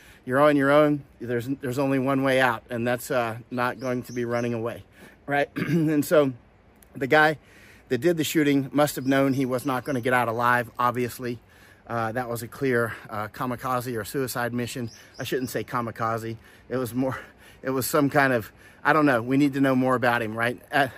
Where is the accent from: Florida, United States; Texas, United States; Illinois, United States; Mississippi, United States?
Florida, United States; I grew up in Florida, man. So it's the same thing, only not mountains in Florida.